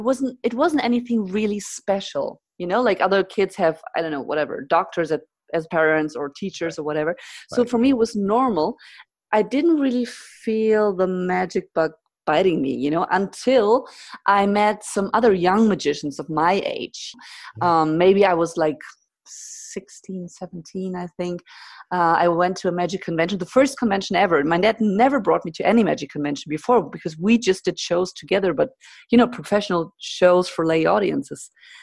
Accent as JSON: {"language": "English", "country": "Germany", "first_language": "German", "second_language": "English", "said": "I do speak German because I'm from Germany, but we learn English at a very early point in school here."}